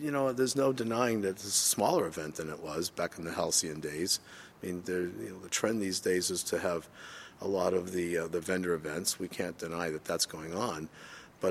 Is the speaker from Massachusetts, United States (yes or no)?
yes; Boston, Massachusetts, United States; I'm from the Boston area.